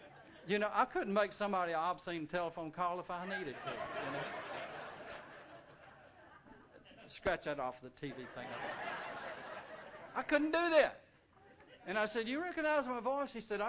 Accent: Baton Rouge, Louisiana, United States; we're from Baton Rouge.

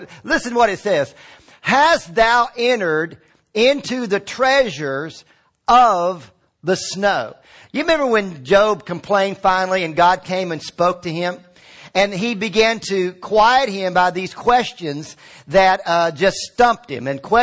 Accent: Virginia, United States; I grew up in Virginia, and we loved the wintertime because we knew we could make money.

